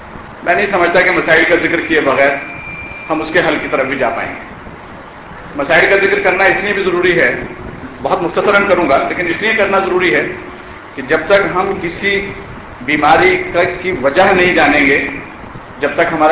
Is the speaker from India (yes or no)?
yes; North India, India; میں ایک ایسی زمین سے آیا ہوں حضرات گرامی کہ جہاں پر ہندوستان کی آبادی کا تقریباً 2/3 حصہ رہتا ہے مسلمانوں کا. میرا تعلق نارتھ انڈیا سے ہے